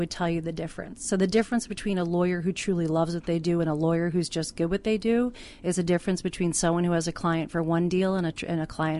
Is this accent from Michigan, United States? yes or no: no; Boston, Massachusetts, United States; I'm from Boston. That was new to me.